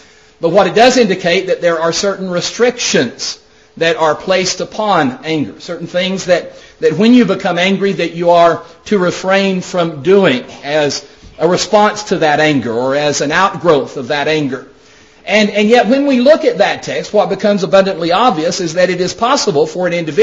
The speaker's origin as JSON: {"language": "English", "town": "Odessa", "region": "Texas", "country": "United States", "tie": "born or raised there", "also_born_or_lived": "Lubbock", "said": "I was born in Lubbock and raised in the Odessa area."}